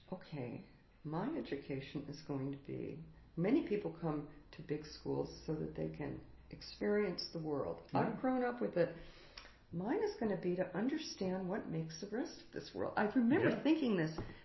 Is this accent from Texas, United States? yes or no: no; Stanford, California, United States; Yeah, that's where I grew up. I grew up very near Stanford campus.